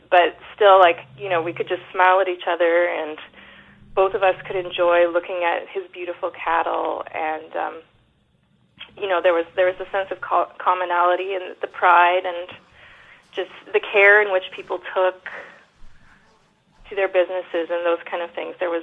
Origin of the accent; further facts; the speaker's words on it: Canada; It can be really disconcerting and sort of unnerving as a Canadian, because the culture is very similar.